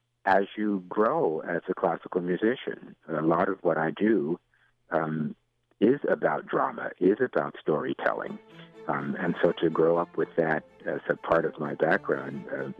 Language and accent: English; New York City, New York, United States; also born or lived in Midwest / California; now in Kalamazoo, United States; I'm a New Yorker originally, New York City, and I'd lived in the Midwest, I'd lived in California, I'd lived in lots of places in the United States.